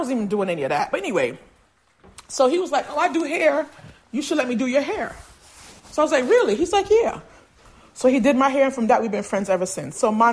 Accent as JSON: {"language": "English", "town": "Brooklyn", "region": "New York", "country": "United States", "said": "well, you know, I'm from Brooklyn and I'm up here, but I don't really have anybody to do my hair."}